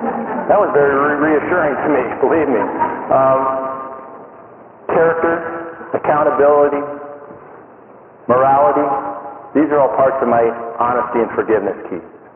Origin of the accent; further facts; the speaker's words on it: Minnesota, United States; now in Denver, United States; And I grew up in Minnesota. In Minnesota, the Vikings make the playoffs, and people are like, let's see how they do.